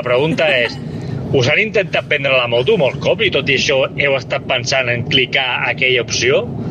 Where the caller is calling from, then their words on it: Vallirana, Catalonia, Spain; de Vallirana